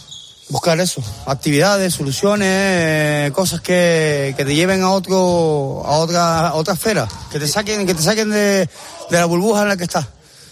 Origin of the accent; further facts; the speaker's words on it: Santa Cruz de Tenerife, Canary Islands, Spain; yo soy de Santa Cruz de Tenerife, pero me han tratado súper bien